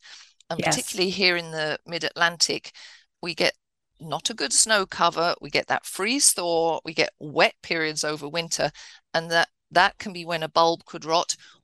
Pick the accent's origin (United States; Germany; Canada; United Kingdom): United Kingdom; England; So I'm English, obviously.